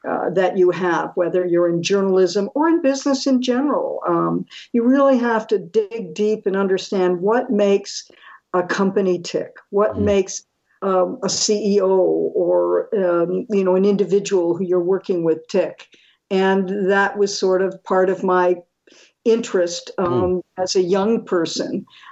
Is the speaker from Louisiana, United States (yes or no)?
no; Amherst, New York, United States; Well, I grew up in Amherst, New York, which is outside Buffalo.